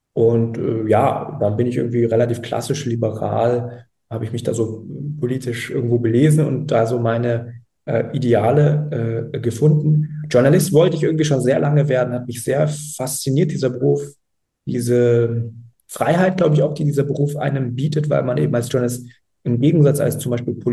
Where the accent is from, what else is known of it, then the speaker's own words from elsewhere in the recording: Berlin, Germany; Also ich bin aufgewachsen hier in Berlin, Kreuzberg, und da kriegt man natürlich viel mit.